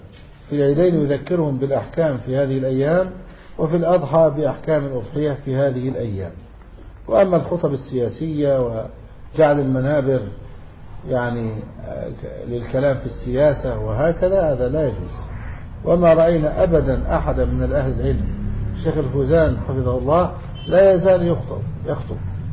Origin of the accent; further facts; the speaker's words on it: Egypt; كما عندنا في مصر